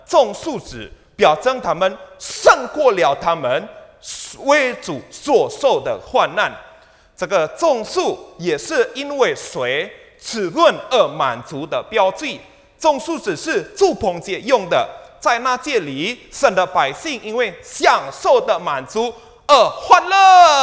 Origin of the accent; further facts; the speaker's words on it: Indonesia; also born or lived in India; 我是从印尼来的，我住过印尼跟 印度了。基本上这个停电呢、啊、是从小发生的事